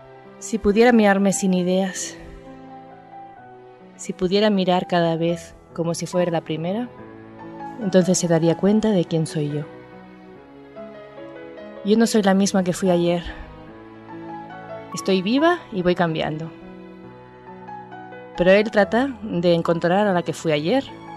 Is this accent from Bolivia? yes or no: no; Spain; Yo soy española.